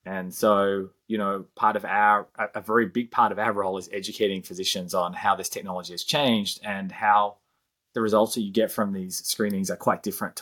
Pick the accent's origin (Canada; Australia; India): Australia; Melbourne, Victoria; moved away as an adult; now in United States; I grew up in Melbourne, Australia, and moved over to the US in 2003 to do an MBA in the San Francisco Bay Area